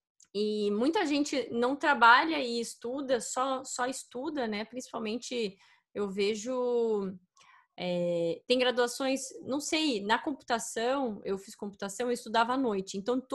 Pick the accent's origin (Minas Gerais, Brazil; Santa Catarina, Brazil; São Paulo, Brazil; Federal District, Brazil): Santa Catarina, Brazil; Eu sou de Santa Catarina.